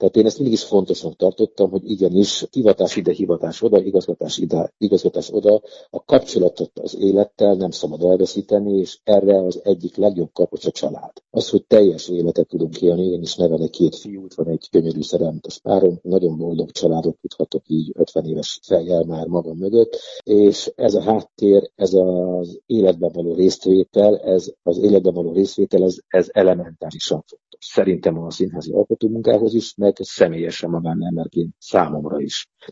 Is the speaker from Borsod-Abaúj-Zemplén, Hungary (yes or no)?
no; Budapest, Hungary; born there; én mindig is egy ilyen elfelejtett fővárosi fickó voltam. Budapesten születtem, itt dolgoztam mindig is, most is itt dolgozom.